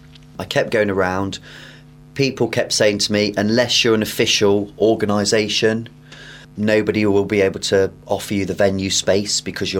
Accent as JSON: {"language": "English", "town": "Nottingham", "region": "East Midlands", "country": "United Kingdom", "said": "well, I'm from Nottingham originally."}